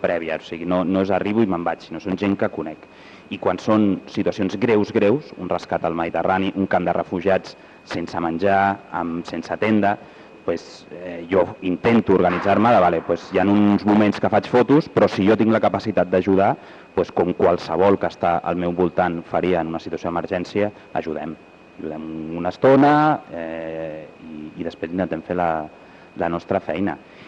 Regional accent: Tiana, Catalonia, Spain; also born or lived in Badalona; Jo, encara que he nascut a Badalona, m'he criat aquí a Tiana

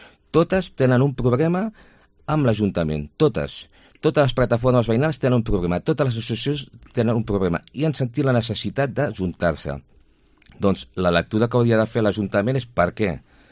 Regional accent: Tiana, Catalonia, Spain; jo he nascut a Tiana, jo sóc de Tiana tota la vida

